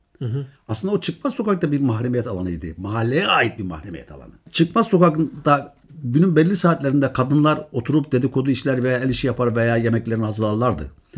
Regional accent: Giresun, Turkey; Şimdi Ben işte söylediniz siz Giresunluyum.

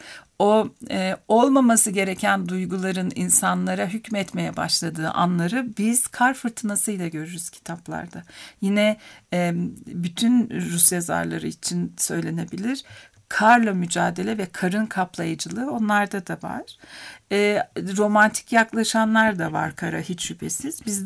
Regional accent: Ankara, Turkey; Bu bizim için de geçerliydi biz çocukken Ankara'da.

